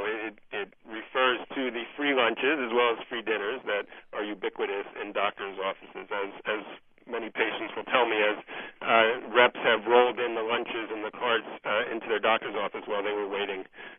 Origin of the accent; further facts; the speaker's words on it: New York City, New York, United States; I'm from New York City.